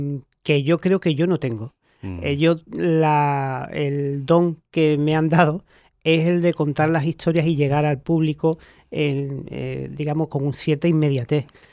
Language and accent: Spanish; Cádiz, Andalusia, Spain; De hecho, creo que somos varios autores de Cádiz que nos dedicamos al género negro